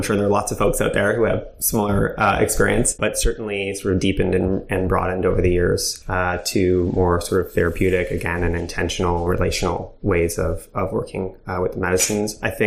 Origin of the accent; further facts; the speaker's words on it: Montreal, Quebec, Canada; I'm from Montreal, born and raised.